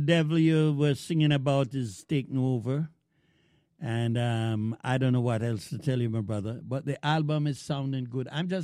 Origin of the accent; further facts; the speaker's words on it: Jamaica; We love the country and western growing up in Jamaica.